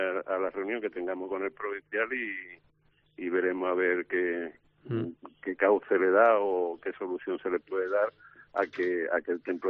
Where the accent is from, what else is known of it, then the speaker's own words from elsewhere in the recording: Cádiz, Andalusia, Spain; como gaditano